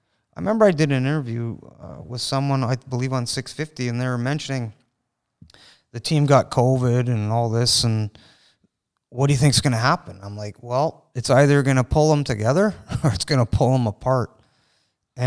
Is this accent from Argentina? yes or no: no; Vancouver, British Columbia, Canada; I'm from Vancouver. I'm from BC.